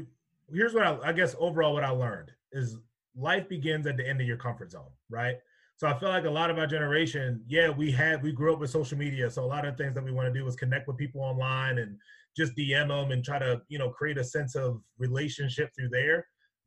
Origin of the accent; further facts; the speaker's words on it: Baltimore, Maryland, United States; also born or lived in Rhode Island / Georgia; now in Binghamton, United States; Like I said, I was born and raised in Baltimore, had the opportunity to live in Rhode Island for 4 years, and then I moved down to Georgia.